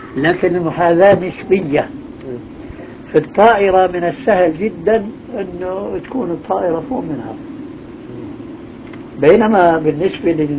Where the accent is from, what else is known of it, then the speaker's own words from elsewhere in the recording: Palestine; احنا من فلسطين يعني